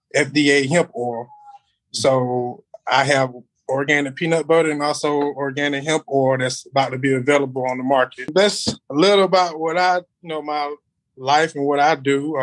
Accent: Albany, Georgia, United States; I'm from Albany, Georgia. I'm a first generation farmer, young farmer, 29 years old.

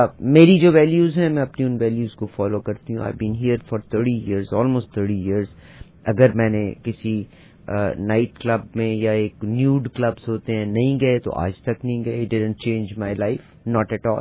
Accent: Pakistan; بہرحال ہم تو جس خطے سے تعلق رکھتے ہیں پاکستان میں, تو اگر دودھ خراب ہو جایا کرتا تھا تو ہم اس کا پانی خشک کرنے کے بعد اس کی مٹھائی بنا لیا کرتے تھے.

